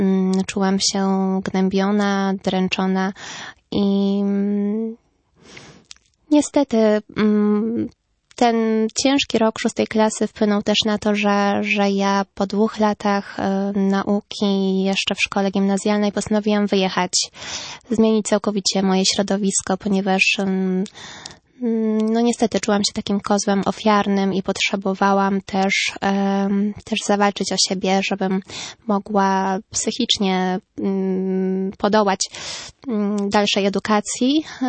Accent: near the Belarusian border, Poland; jako dziecko mieszkaliśmy razem, wychowywałam się na wsi. Jeżeli chodzi o położenie, to blisko granicy białoruskiej.

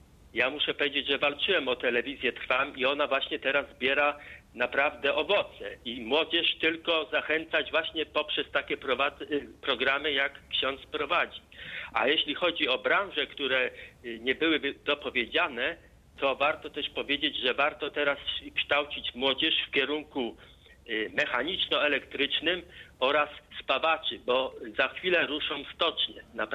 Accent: Bydgoszcz, Kuyavian-Pomeranian Voivodeship, Poland; now in Poznań, Poland; Ja mam 62 lata, pochodzę z Bydgoszczy. Kończyłem technikum drzewne w Bydgoszczy

